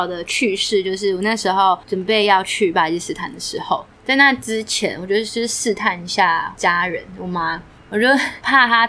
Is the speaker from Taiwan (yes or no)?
yes; Taiwan; 但是你知道我们台湾人不喜欢被说是中国人，